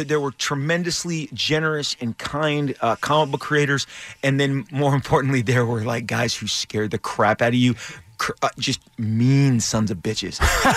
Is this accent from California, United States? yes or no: yes; Anaheim, California, United States; where I grew up in Anaheim, on the corner of Magnolia and Broadway